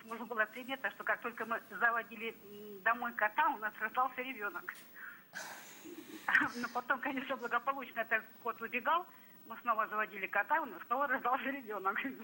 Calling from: Vladimir Oblast, Russia; я из Владимирской области.

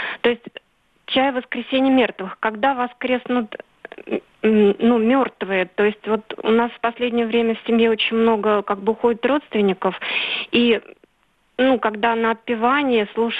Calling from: Nizhny Novgorod, Nizhny Novgorod Oblast, Russia; я из Нижнего Новгорода.

